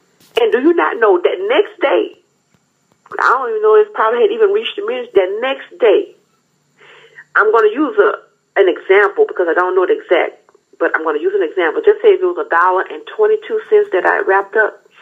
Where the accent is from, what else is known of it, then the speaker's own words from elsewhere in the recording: Louisiana, United States; Like I said, I'm from Bachelor, you know, small town, you know, country town.